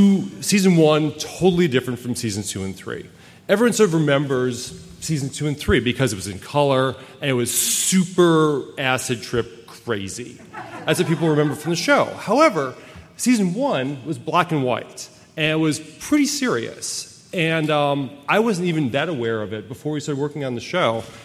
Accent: Wisconsin, United States; Oh, that's right. We're both from Wisconsin. So, hey, all right. Wisconsin's the house. So we lived in New York for a while, but we met in L.A.

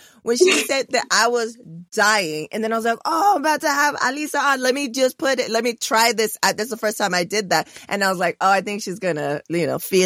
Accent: West Coast, United States; I'm from the West Coast, soy Mexicana

